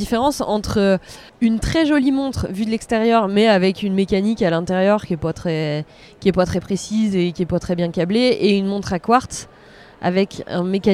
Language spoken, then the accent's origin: French; Normandy, France; J'ai grandi en Normandie, donc j'avais pas trop le choix, à vrai dire.